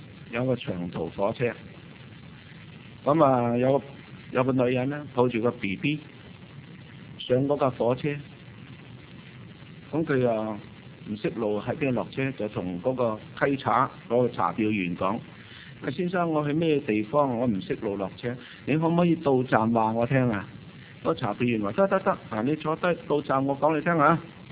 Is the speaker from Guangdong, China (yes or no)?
yes; Guangdong, China; 正所谓我们广东人说死得不明不白，